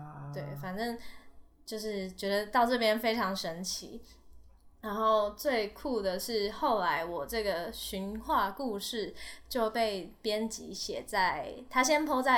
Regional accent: Taiwan; 然后我就说，哦，我从台湾来，我为什么在这？

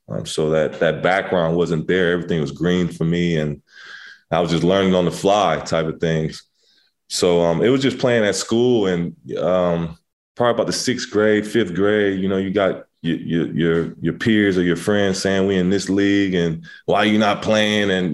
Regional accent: Inglewood, California, United States; I grew up in Inglewood. Spent some time growing up with my great grandmother. She stayed off of 8th Ave and Vernon.

